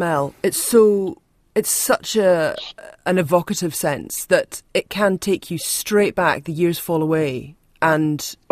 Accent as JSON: {"language": "English", "town": "Edinburgh", "region": "Scotland", "country": "United Kingdom", "said": "I'm from Edinburgh, which there's a bit of rivalry between those two places."}